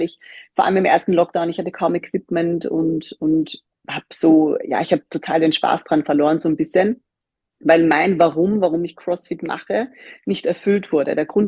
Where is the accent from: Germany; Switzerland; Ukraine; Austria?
Austria; Lower Austria; ich bin 33, bin aus Niederösterreich. Ein Bundesland, das sich wie Brandenburg um Berlin streckt sich Niederösterreich um Wien. Das heißt, ich komme ganz aus der Nähe aus Wien, lebe jetzt aber seit Februar gerade vorrangig in Berlin.